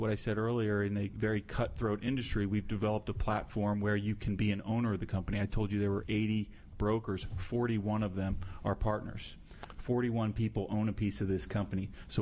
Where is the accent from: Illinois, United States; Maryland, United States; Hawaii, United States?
Maryland, United States; Potomac; also born or lived in Upper Marlboro, United States; I grew up, until I was in third grade, I grew up in Prince George's County in Upper Marlboro, Maryland, and then I moved to Potomac, Maryland.